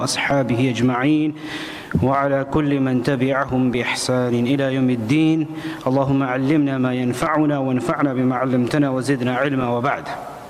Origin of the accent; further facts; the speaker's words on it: Leicester, East Midlands, United Kingdom; I'm from Leicester.